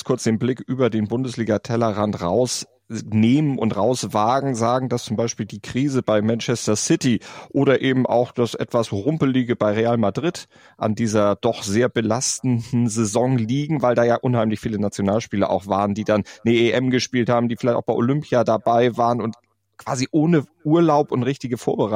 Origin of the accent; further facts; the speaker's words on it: Northern Germany, Germany; für mich als Norddeutscher